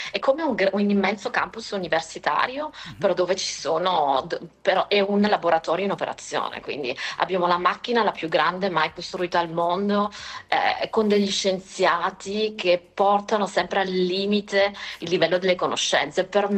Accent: Sicily, Italy; moved away as an adult; also born or lived in Turin / Florence / Monaco / London; now in Switzerland; sono nata in Sicilia, cresciuta in Sicilia, e ho fatto i miei studi al Politecnico di Torino

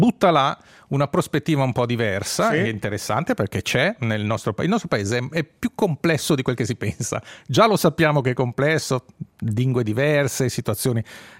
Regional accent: Bellinzona, Ticino, Switzerland; io sono di Bellinzona, è chiaro che per me Bellinzona ha un posto

